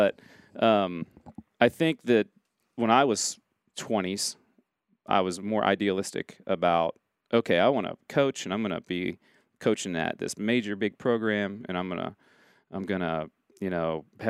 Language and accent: English; Cincinnati, Ohio, United States; well, I'm from Cincinnati, whatever.